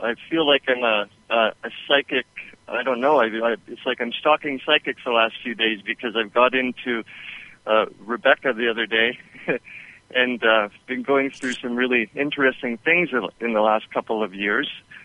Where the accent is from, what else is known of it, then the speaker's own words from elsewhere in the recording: Vancouver, British Columbia, Canada; I'm from Vancouver, but I live in central Canada now.